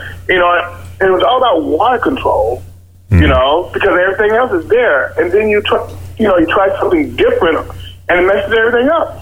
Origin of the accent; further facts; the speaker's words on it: Tennessee, United States; moved away; You know, I do, believe it or not, dude. I'm from Tennessee.